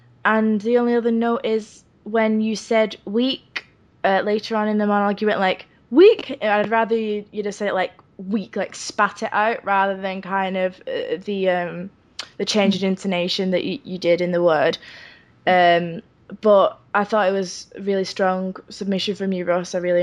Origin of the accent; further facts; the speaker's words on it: Wigan, North West England, United Kingdom; we're both from Wigan.